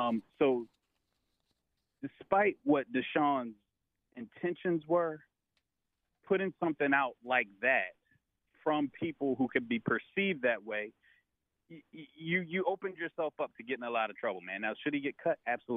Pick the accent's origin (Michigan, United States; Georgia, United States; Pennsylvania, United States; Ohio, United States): Pennsylvania, United States; Philadelphia; also born or lived in Delaware; Yes, I'm a black man. Grew up in Philadelphia and Delaware. I get the dynamics. I grew up in Logan, which is actually named after the guy who brought the first slave to Philadelphia.